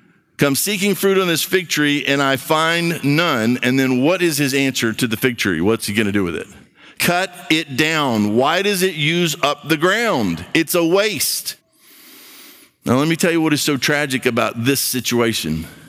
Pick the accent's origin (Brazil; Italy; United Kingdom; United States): Brazil; Now, you don't know this about me, but I grew up in Brazil